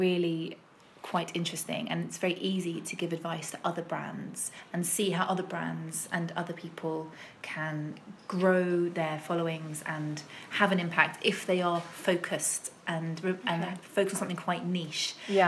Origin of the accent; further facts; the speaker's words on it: London, United Kingdom; I do travel post now, but always... always as a Londoner.